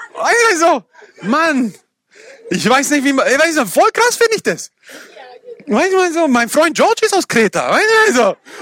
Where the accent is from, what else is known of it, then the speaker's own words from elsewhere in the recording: Germany; ich sage, ich bin Kroate, komme aus Deutschland, aber die denken, ich bin Deutscher, okay?